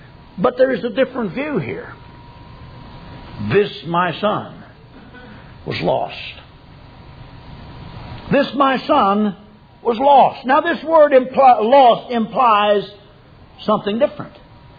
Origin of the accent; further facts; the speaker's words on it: Oklahoma, United States; When I was a kid at home, we were raised up in Oklahoma among the Creek Indians